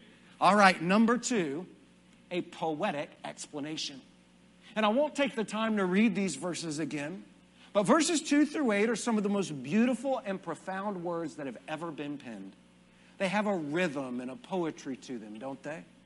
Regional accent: Odessa, Texas, United States; born there

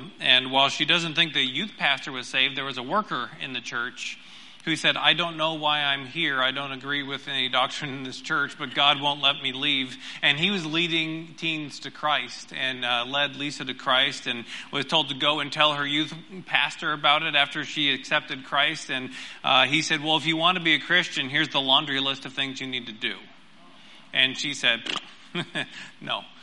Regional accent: Phoenix, Arizona, United States; and I grew up in Phoenix, and she grew up in Colorado

